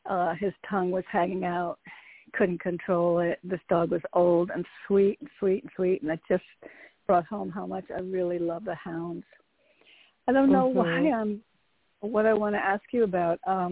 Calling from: Connecticut, United States; from Connecticut.

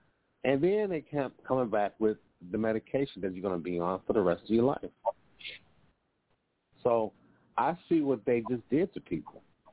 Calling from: Midwest, United States; calling from the Midwest.

